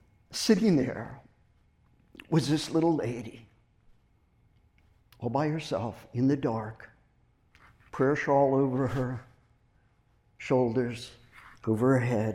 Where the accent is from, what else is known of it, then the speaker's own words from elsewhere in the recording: South Africa; also born or lived in Israel; And I grew up in Africa, in South Africa.